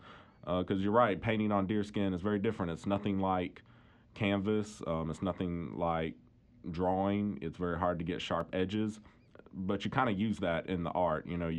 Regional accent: North Carolina, United States; Yeah, so I'm Native American. I'm from the Lumbee tribe in North Carolina, and I go to school at UNC Chapel Hill.

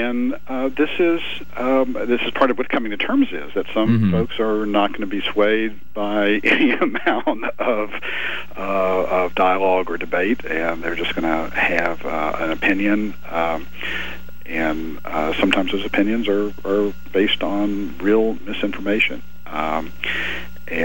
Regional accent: the South, United States; I'm a Southerner, so I take pride in the South.

